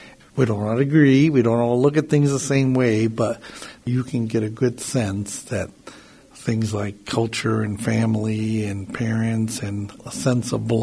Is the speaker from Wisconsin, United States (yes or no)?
yes; Racine, Wisconsin, United States; I think Racine back in the 60s and 70s was a very special place. It had diversity, so I grew up with African-American, Latino, and white friends.